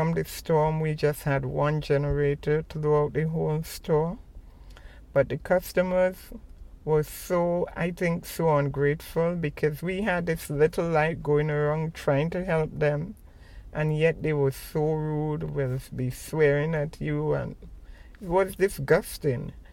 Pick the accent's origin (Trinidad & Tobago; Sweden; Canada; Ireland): Trinidad & Tobago; Charlotteville, Tobago; now in New York, United States; I am originally from Charlotteville in Tobago in the Caribbean. Rockaways reminded me a lot of Tobago, where I was born, because it's a seaport.